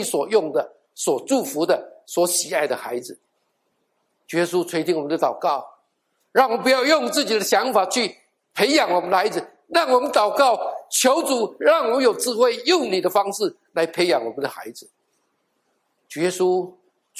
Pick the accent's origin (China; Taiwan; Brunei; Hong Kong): Taiwan; now in United States; 我们从台湾来的啊，我们从台湾来的